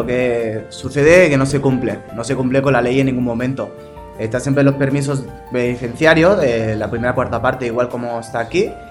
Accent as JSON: {"language": "Spanish", "country": "Spain", "said": "como siendo español, lo primero que hay es una extorsión."}